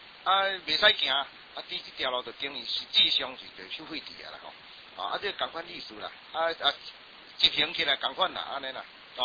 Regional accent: Taiwan; 我台湾人万岁哈

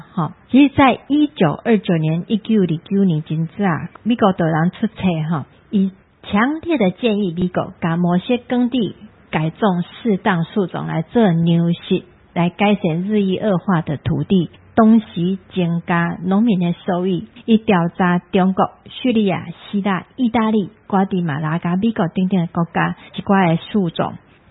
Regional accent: Taiwan; 我们台湾

